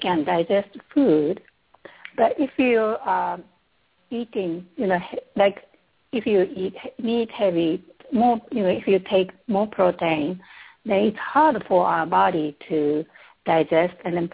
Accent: Japan; moved away as an adult; I am Asian, and I come from Japan, and up to 30-some years, I was there.

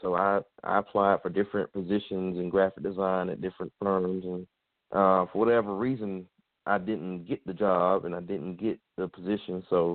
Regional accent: Georgia, United States; growing up in Georgia, of course, I rooted for the home teams, and I liked drawing players.

